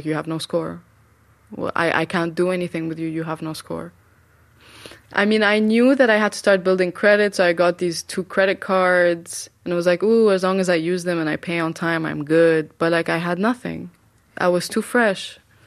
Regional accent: Dubai, United Arab Emirates; also born or lived in Syria; now in United States; I'm from Syria, but I was born and raised in Dubai. So I came to the U.S. in August 2013 to do a master in filmmaking.

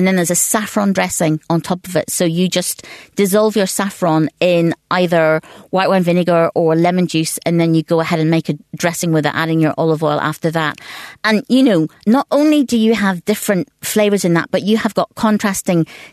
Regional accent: Northern Ireland, United Kingdom; moved away as an adult; now in London, United Kingdom

